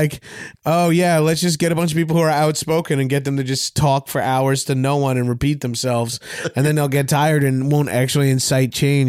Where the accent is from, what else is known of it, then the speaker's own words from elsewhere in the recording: New York, United States; You're from Boston. I'm from Long Island.